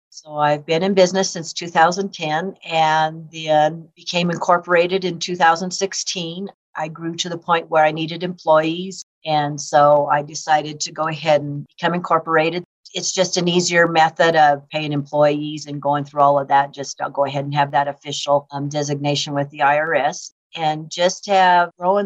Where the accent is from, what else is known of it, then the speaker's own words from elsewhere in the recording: Fort Morgan, Colorado, United States; My husband and I are originally from Fort Morgan.